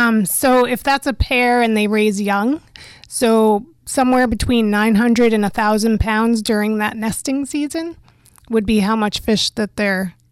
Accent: New York, United States; now in Maine, United States; I mean, growing up in New York, we had pretty cold winters

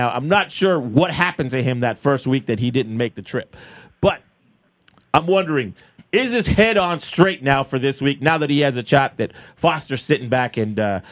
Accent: Boise, Idaho, United States; I'm originally from Boise, Idaho.

